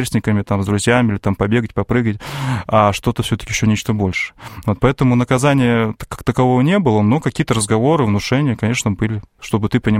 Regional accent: Kemerovo Oblast, Russia; Нет, это в Сибири, это мы сами все из Сибири, это из Кемеровской области.

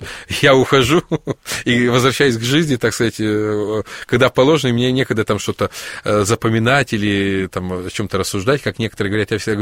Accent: Ukraine; потому что я вырос на Украине, я уже говорил

